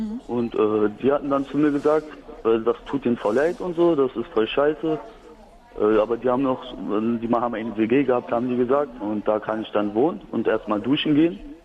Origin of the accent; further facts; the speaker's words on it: Berlin, Germany; Und ich komme aus dem Märkischen Viertel